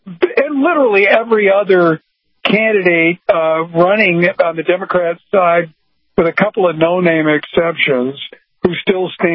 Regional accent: Chicago, Illinois, United States; in my hometown of Chicago, in a very large venue

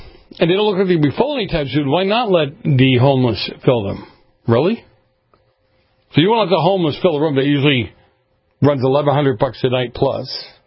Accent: New England, United States; You know, I grew up in New England. Kind of hard for a girl to sit in the cold and the snow when she had to pee.

